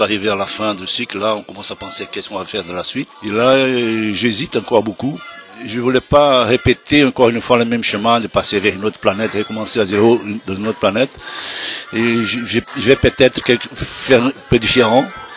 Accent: Rio de Janeiro, Brazil; mon enfance à Rio, au bord de la mer de cette région de Rio, c'est forêt vierge, exubérante, et la mer, et plage au sable blanc

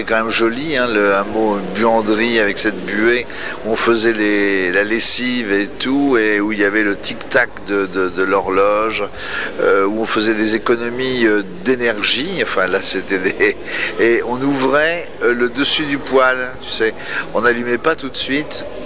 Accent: Grand Est, France; born there; je suis né dans les Ardennes, donc dans une forêt légendaire.

